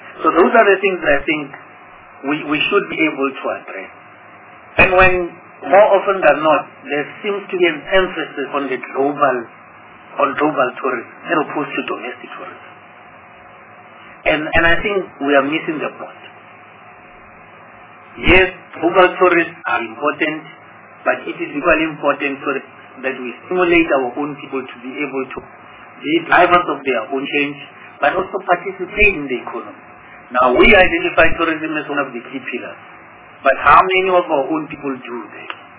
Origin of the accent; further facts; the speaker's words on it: Rustenburg, North West, South Africa; I mean, I'm from Rustenburg.